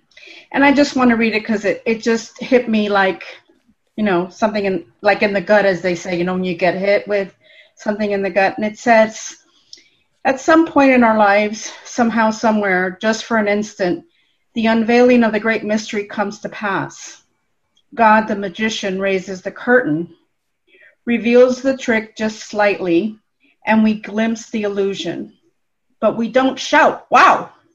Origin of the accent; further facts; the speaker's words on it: Miami, Florida, United States; from Miami.